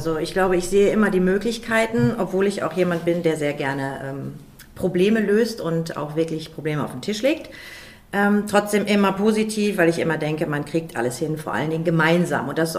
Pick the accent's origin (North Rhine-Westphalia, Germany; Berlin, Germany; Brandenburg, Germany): North Rhine-Westphalia, Germany; Soest; Ich bin auf dem Bauernhof groß geworden, diese ersten 6 Jahre. Mein Patenonkel hat einen Bauernhof besessen, da haben wir die ersten 6 Jahre gewohnt. Dann sind wir über die Firma gezogen. In Ampen, in Soest.